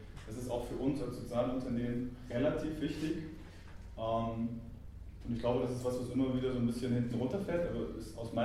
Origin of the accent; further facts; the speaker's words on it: Thuringia, Germany; ich komme übrigens auch aus Thüringen